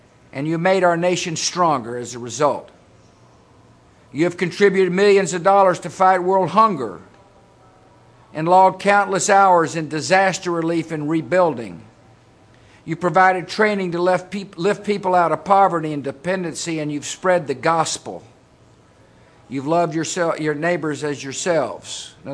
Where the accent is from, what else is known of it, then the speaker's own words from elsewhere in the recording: Texas, United States; right there in my home state of Texas.